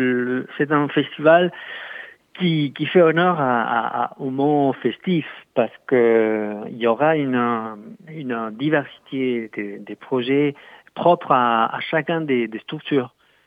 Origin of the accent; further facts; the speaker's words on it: Argentina; now in Brest, France; Oui, exactement. Je suis argentin.